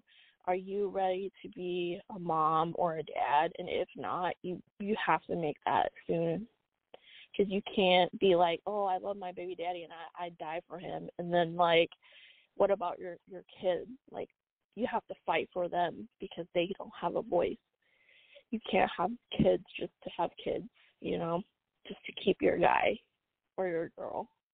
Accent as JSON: {"language": "English", "country": "United States", "tie": "born there", "said": "specifically I'm Southeast Asian, but I was born in the U.S., so it's like I don't fit in as an American, and I don't fit in as an Asian."}